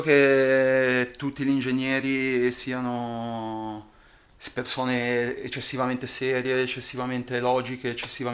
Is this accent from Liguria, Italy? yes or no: yes; Genoa, Liguria, Italy; quindi da genovese sono amante folle